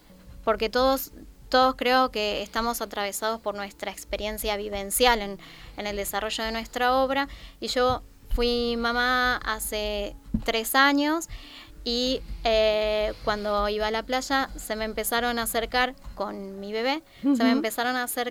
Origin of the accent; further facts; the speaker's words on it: Argentina; Yo porque soy argentina y por lo menos de la ciudad, incluso de la que soy, no existen estas posibilidades.